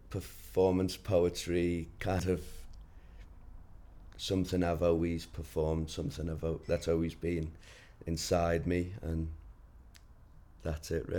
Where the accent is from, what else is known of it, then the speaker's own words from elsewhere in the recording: Liverpool, North West England, United Kingdom; I'm 28 and I'm from Liverpool.